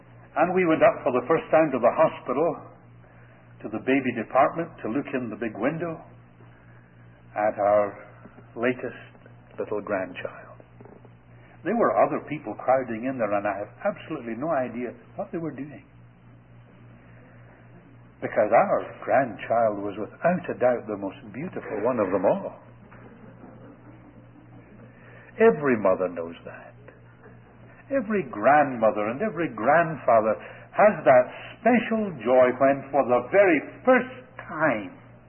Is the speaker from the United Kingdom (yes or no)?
yes; Scotland, United Kingdom; now in Canada; I'm a Canadian from Scotland